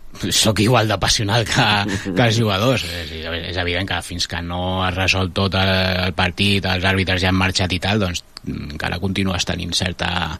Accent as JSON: {"language": "Catalan", "town": "Sabadell", "region": "Catalonia", "country": "Spain", "said": "la gent que som de Sabadell"}